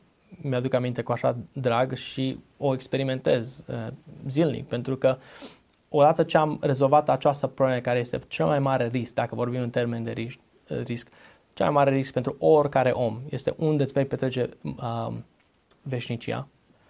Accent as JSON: {"language": "Romanian", "town": "Oradea", "region": "Bihor County", "country": "Romania", "tie": "born or raised there", "said": "M-am născut în Oradea și am crescut în biserica, se numea de atunci Biserica numărul 2, de pe Simeon Bărnuțiu."}